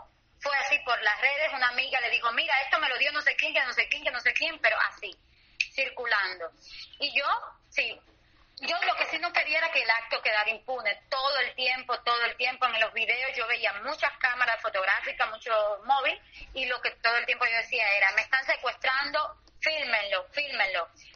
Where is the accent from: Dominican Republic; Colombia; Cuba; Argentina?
Cuba; Yo fui como mujer. Como civil cubana, como madre de familia